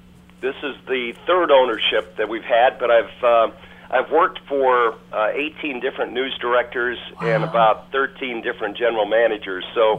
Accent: Boulder, Colorado, United States; I grew up in Colorado and went to University of Colorado, Boulder High School, and grew up in Boulder and had a great life there.

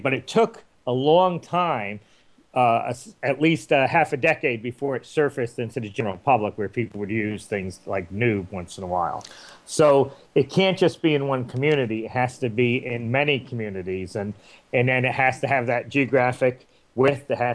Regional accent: New York, United States; But I know I grew up in New York, and I know 10,000 years ago – New York was covered with 5,000 feet of ice

